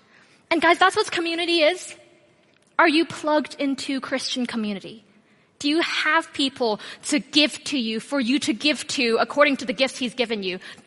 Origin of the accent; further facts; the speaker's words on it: Hong Kong; I come from Hong Kong. I was born and raised in Hong Kong for 18 years. Hong Kong is a really small city in the south of China.